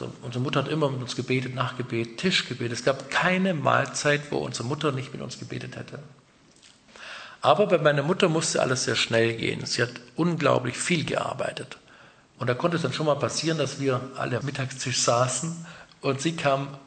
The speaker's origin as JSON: {"language": "German", "town": "Memmingen", "region": "Bavaria", "country": "Germany", "tie": "born there", "said": "Genau am 25. September 1950. Die ersten paar Tage durfte ich in Bayern verbringen, im Krankenhaus in Memmingen nämlich. Aber dann aufgewachsen bin ich ja doch auf der württembergischen Seite der Iller. Die Iller ist ja dort die Grenze."}